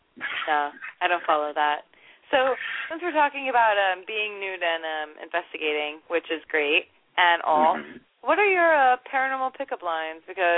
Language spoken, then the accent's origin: English; Florida, United States; Yeah, I would love to walk around naked, but I'm from Florida.